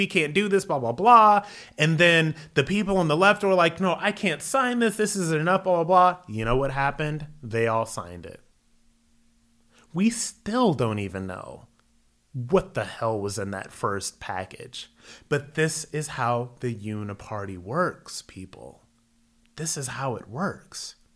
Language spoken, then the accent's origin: English; Akron, Ohio, United States; Born and raised in Akron, Ohio, went into the military, was in combat. My earlier days in New York City, I made $30,000 a year at my first job.